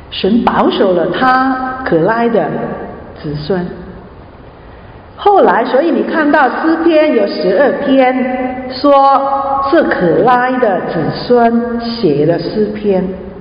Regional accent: Guangdong, China; 我们广东人的最喜欢吃的是油炸鬼啊

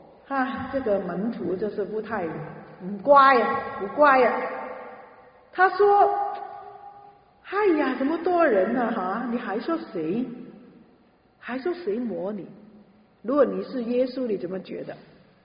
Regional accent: Hong Kong; now in Canada; 可能你们从国内来，我从香港来就知道，人很多

